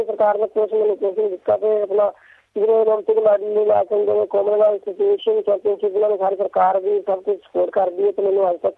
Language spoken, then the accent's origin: Punjabi; Karnal, Haryana, India; moved away as an adult; now in Delhi, India; ਮੈਂ ਕਰਨਾਲ ਤੋਂ ਬਿਲੋਂਗ ਕਰਨਾ ਹਰਿਆਣਾ ਵਿੱਚ ਤੇ ਅਸੰਗ ਤਹਿਸੀਲ ਤੋਂ। ਤੇ ਇੱਥੇ 3 ਸਾਲ ਪਹਿਲਾਂ ਮੈਂ ਦਿੱਲੀ ਆਇਆ ਹਾਂ ਪ੍ਰੈਕਟਿਸ ਕਰਨ ਵਾਸਤੇ